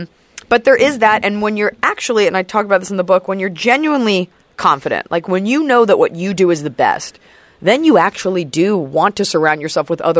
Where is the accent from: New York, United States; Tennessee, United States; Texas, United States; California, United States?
Texas, United States; Dallas; Let's I'm from Dallas.